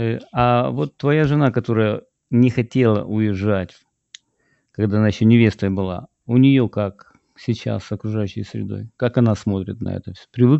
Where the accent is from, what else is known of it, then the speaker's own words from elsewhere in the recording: Kyiv, Ukraine; moved away; Я сам из Киева, понимаешь?